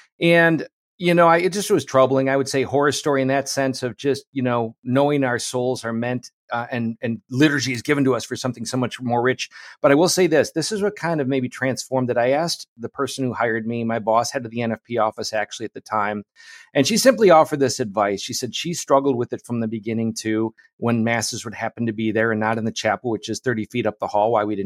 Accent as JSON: {"language": "English", "town": "Oshkosh", "region": "Wisconsin", "country": "United States", "tie": "born or raised there", "said": "So growing up in Oshkosh, Wisconsin, mainly in a family with very devout warrior Catholic parents"}